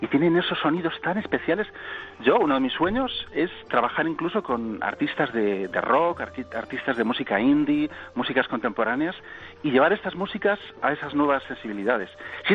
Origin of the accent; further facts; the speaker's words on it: Galicia, Spain; born there; yo que nací en Galicia y sé que el 31 de diciembre puede llover